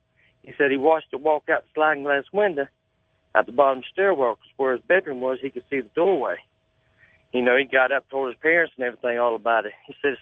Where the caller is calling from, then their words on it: Lake City, Florida, United States; I'm calling from Lake City, Florida.